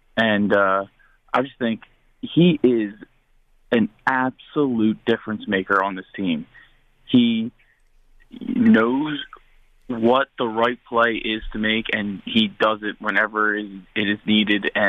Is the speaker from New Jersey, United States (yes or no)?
yes; New Jersey, United States; I had to talk about Saquon because I'm from South Jersey, so huge Eagles fan, but I'm also a huge Penn State fan.